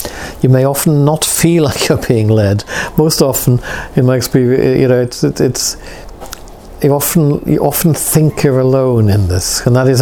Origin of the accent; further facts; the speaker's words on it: Wales, United Kingdom; because I'm Welsh and imaginative, and I can get very carried away.